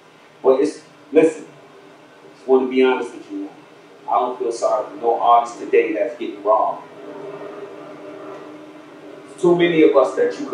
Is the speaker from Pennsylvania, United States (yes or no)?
no; Bronx, New York, United States; my family and the people that I grew up with in the Bronx would not have allowed that production company.